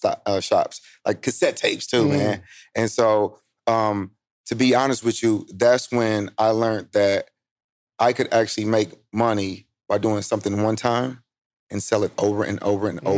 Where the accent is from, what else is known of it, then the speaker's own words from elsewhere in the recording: Indianapolis, Indiana, United States; So, man, I'm from Indianapolis, Indiana.